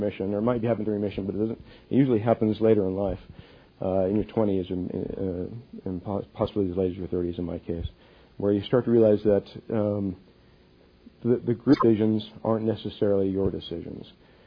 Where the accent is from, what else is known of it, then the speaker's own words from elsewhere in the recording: West Valley City, Utah, United States; I grew up in West Valley, which is the west side of Salt Lake. It's the blue collar neighborhoods. Okay, my father shoveled coal up at Kennecott Copper